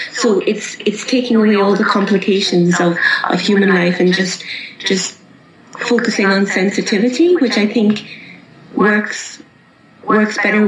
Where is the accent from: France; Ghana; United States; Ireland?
Ireland; Cork, Munster; moved away as an adult; now in Glasgow, United Kingdom; I grew up in Ireland. I'm from Cork, the south of Ireland, and I studied ceramics in Edinburgh in Scotland, and now I live in Glasgow in Scotland. So I've been based in Glasgow for about 15 years.